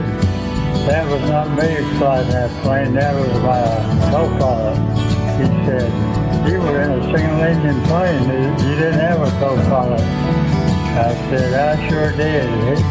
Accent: Texas, United States; but because I was a sharpshooter from Texas.

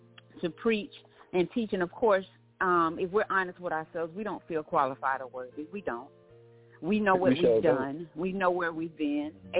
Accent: Florida, United States; Well, my conversion story goes back to when I was a child. Growing up in Florida, I first met Jesus through reading the Bible.

